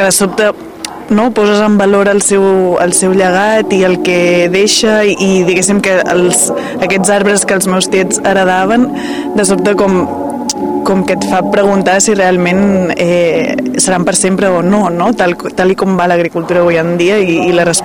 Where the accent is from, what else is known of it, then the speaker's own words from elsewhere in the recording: Catalonia, Spain; Jo vinc de la Garrotxa, a muntanyes, i el cel no es veu tant